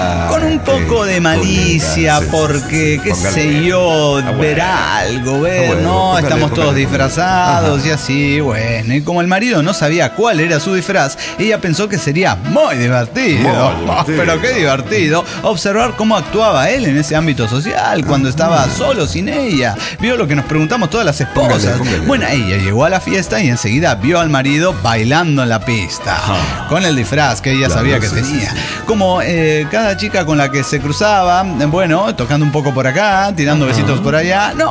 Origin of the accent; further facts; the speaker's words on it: Madison, Wisconsin, United States; de Madison, Wisconsin.